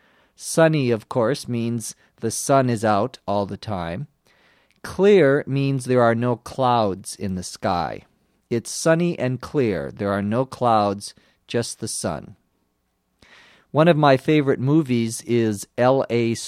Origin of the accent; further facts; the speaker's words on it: Minnesota, United States; I begin by telling how I grew up in Minnesota.